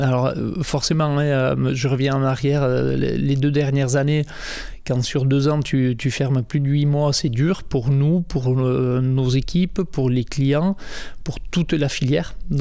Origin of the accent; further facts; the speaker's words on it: Saint-Palais, Nouvelle-Aquitaine, France; also born or lived in Bayonne; J'ai 44 ans, je suis né à Bayonne et j'ai grandi au Pays Basque intérieur, dans un petit village qui s'appelle Saint-Palais